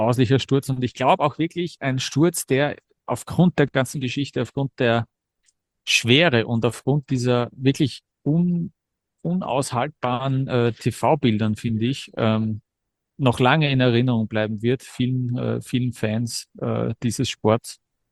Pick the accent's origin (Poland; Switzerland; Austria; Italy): Austria; ja, woher kommst du? Passt, Österreich, aha.